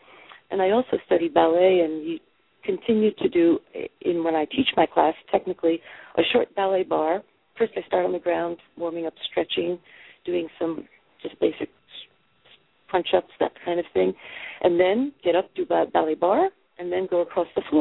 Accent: New York City, New York, United States; Yeah, right. Yeah. I live about a mile away from the Empire State Building, yeah. And it was a great experience to grow up in New York.

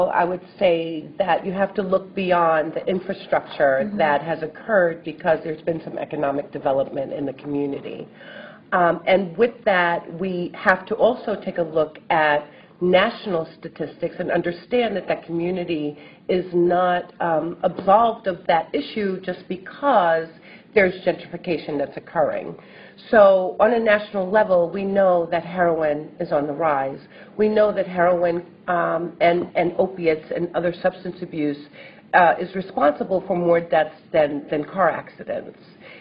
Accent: Harlem, New York, United States; I was born and raised in Harlem, and I, from being a child and growing up in that community

